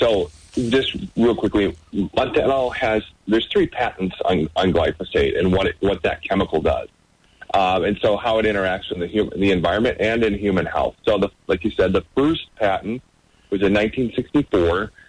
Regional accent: Iowa, United States; You know, listen, I'm from Iowa, so this is the most widely used chemical in our state.

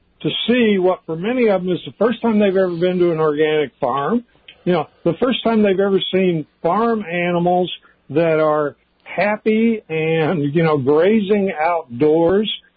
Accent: Deep South, United States; I mean, I'm originally from the Deep South

